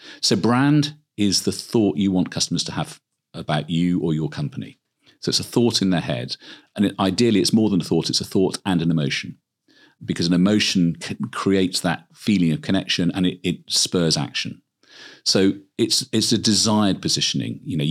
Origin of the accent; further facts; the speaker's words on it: Swindon, South West England, United Kingdom; born there; I mean, I was born in Swindon, so it should be the club I support.